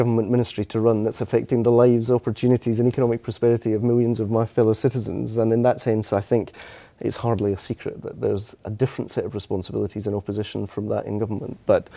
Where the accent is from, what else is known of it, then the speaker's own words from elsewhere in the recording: Scotland, United Kingdom; as a Scot, I'm used to four-party politics.